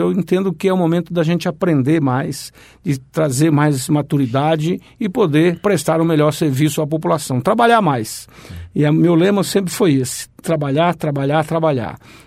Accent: Mato Grosso, Brazil; Mas especialmente nós, que somos do Mato Grosso, nós estamos no centro geodésico do Brasil

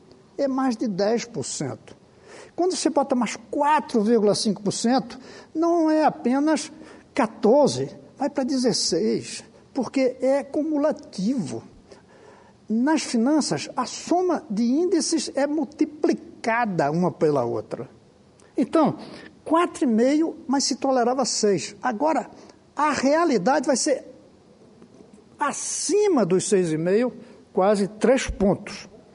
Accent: Brazil; porque somos brasileiros, porque esse é o nosso Brasil

